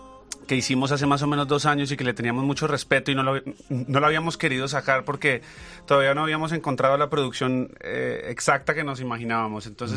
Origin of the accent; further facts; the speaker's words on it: Cali, Valle del Cauca, Colombia; moved away as an adult; now in Bogotá, Colombia; Nacimos en Cali, vivimos hasta el 2006. Después yo me fui a estudiar a Bogotá en la Universidad de Música, y Cali y mi mamá se fueron, nos fuimos todos para Bogotá.